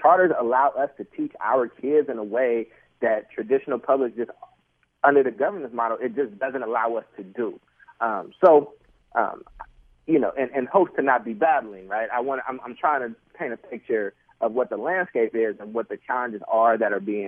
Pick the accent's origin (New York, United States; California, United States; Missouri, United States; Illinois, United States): California, United States; Oakland; Where I grew up in North Oakland is very different than what it is now.